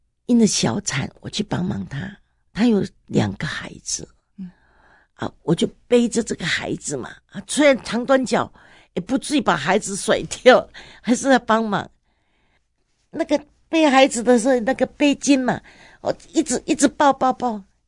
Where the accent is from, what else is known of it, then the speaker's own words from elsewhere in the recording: Taiwan; 我们不是，我们是台湾人。